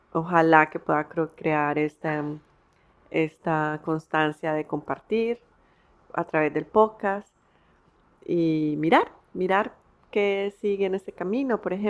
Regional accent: Colombia; moved away; also born or lived in United States / Canada; en Estados Unidos, he vivido en Canadá y yo viví en Colombia, entonces por eso pues hablo español y es pues mi lengua materna. Pero como he vivido ya tanto tiempo fuera de Colombia, que siempre siento pues esa dualidad, esas dos cosas que soy yo, que hablo español, hablo inglés

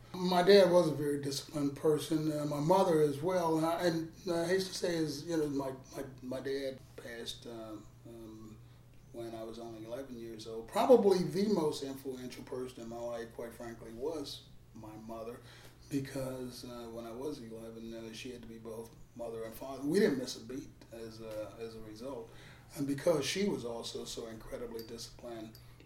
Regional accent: Washington, District of Columbia, United States; Yeah, I was born and raised in Washington, D.C. Been a D.C. resident all my life, well until going into the military.

